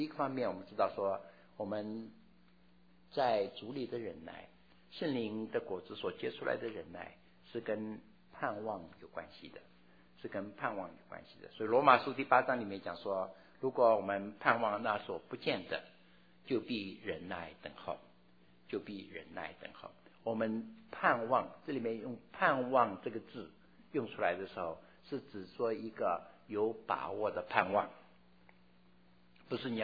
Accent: Wenzhou, Zhejiang, China; 我在小的时候住在温州啊，因为最近常常想到小的时候的事情啊，也许是因为母亲离开我们的关系。那么记得在温州的时候，那个时候大概七岁八岁的时候

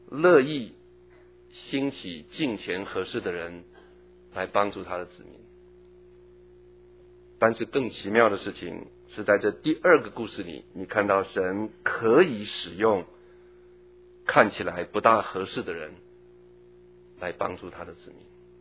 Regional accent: China; 那比起我们中国人的刺客，那是差太多了，对不对？那真的是太，那我们中国人的刺客太高明了。

